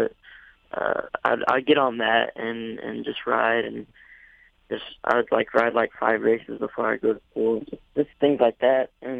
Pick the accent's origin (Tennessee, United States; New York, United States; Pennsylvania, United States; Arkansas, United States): Arkansas, United States; Hot Springs; I grew up in Hot Springs, Arkansas, going to school there. I went to Lake Hamilton High School in Hot Springs, Arkansas, and lived with my mom.